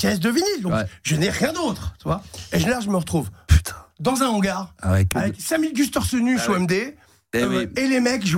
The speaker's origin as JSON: {"language": "French", "country": "Belgium", "said": "Ah, oh, bah oui, dis, je suis belge."}